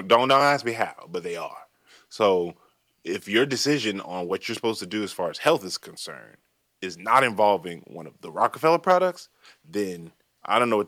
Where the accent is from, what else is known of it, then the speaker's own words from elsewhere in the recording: North Carolina, United States; also born or lived in Los Angeles; So I grew up in North Carolina in a conservative model. Then I went and worked in Los Angeles, and for over a decade was in a liberal mindset